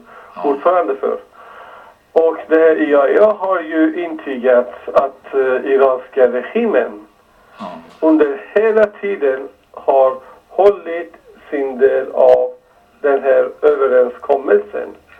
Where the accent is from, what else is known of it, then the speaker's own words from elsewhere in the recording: Tehran, Tehran Province, Iran; moved away as an adult; now in Sweden; Jag är född och uppvuxen i Teheran.